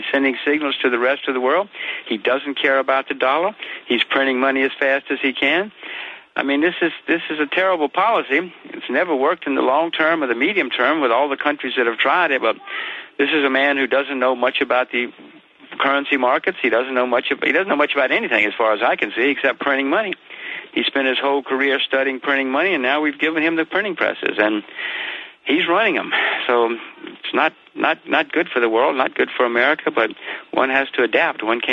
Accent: United States; It grieves me to say this since I'm an American, and we're all Americans, my daughter, my wife, everybody.

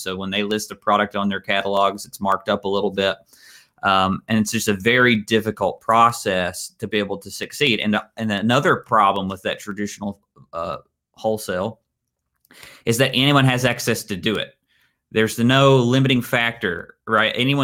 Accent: Kentucky, United States; We come from Eastern Kentucky. It's the poorest part of the United States. It's a very rural part of the United States.

